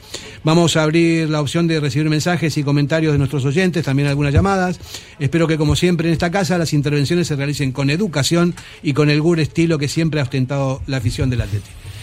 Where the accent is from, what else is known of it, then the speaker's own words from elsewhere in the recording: Argentina; Yo sé que soy un viejo, estoy ahí, lo disfruto como loco porque no dejo de seguir siendo argentino a nivel futbolístico